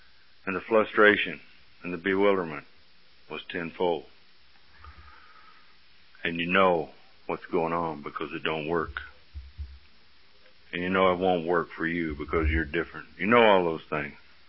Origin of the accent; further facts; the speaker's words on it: Bible Belt, United States; I come from the Bible Belt, and I've been baptized, sprinkled, dipped, flipped, tattooed, and screwed.